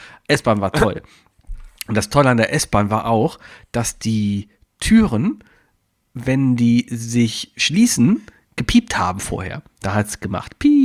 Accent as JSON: {"language": "German", "town": "Cologne", "region": "North Rhine-Westphalia", "country": "Germany", "tie": "born or raised there", "said": "ich bin in Mauenheim aufgewachsen, hier in Köln-Mauenheim und das ist ganz in der Nähe von der S-Bahn-Haltestelle Geldernstraße"}